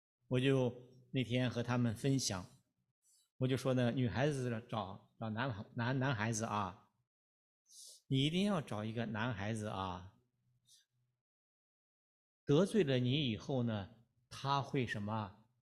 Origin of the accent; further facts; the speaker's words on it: Shaanxi, China; 我们陕西话呢，很有意思啊